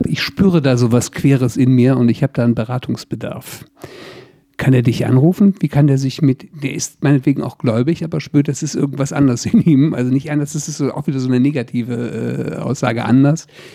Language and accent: German; Berlin, Germany; in Berlin, da wo ich herkomme.